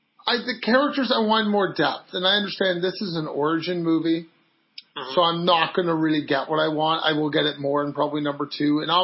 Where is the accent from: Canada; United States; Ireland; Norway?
Canada; I like how, this is how I really feel as a Canadian, that American politics works.